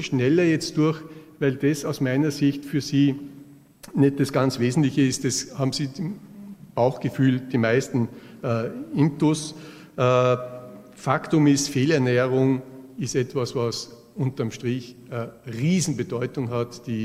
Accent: Salzburg, Austria; Ich komme aus Salzburg

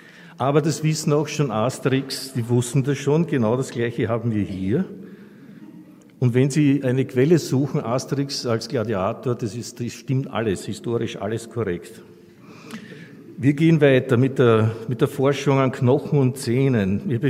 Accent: Hohenau, Lower Austria, Austria; ich bin selber aus dem Weinviertel, bin aus Hohenau.

